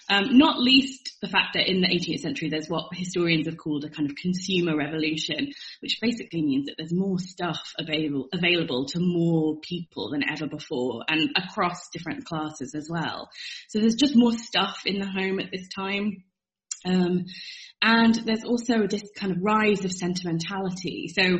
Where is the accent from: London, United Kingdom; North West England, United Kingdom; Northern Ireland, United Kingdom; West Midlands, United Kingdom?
North West England, United Kingdom; Chester; Plasnoeth in Llangollen in North Wales. And that's kind of very near to where I grew up in Chester.